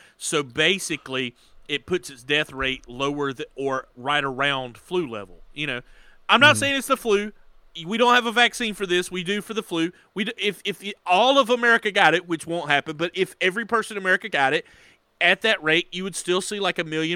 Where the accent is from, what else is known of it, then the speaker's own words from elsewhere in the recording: Georgia, United States; my home state of Georgia feels this way.